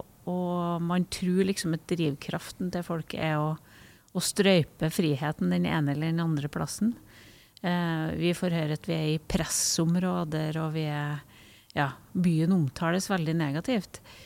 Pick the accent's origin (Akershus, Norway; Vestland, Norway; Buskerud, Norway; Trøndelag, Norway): Trøndelag, Norway; Og jeg mener jo at jeg kommer fra Trøndelag. Det er en viktig del av min identitet. Jeg kommer fra en liten kommune i Nord-Trøndelag. Og en del av hjertet mitt er der. Og så en del av hjertet mitt er her i byen.